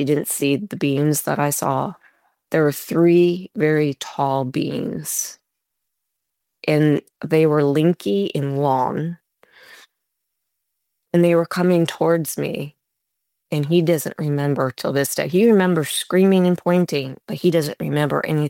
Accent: Miamisburg, Ohio, United States; I grew up in Miamisburg, Ohio, and at the time there was a little cemetery and I would go play in the cemetery.

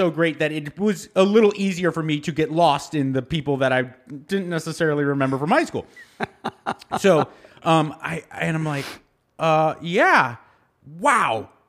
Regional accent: California, United States; I grew up in the San Gabriel Valley. I went to San Marino High School.

